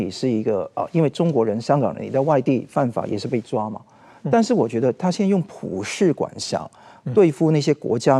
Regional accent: Taiwan; 所以我看呢、啊，未来的人是外国人哦、啊，我台湾人哦、啊，要到香港去，我觉得是冒着极大风险。

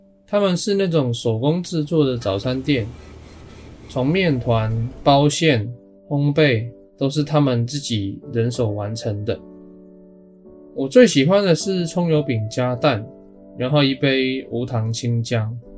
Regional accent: Hong Kong; Chinese is a second language; 直到那一刻起，他们才知道我是一个香港人

